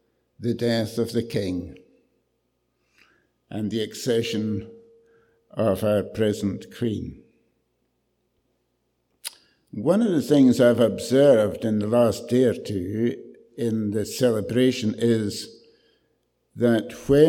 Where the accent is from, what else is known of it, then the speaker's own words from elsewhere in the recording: Scotland, United Kingdom; And as a wee boy growing up in Strathmore Valley, I prayed that prayer often.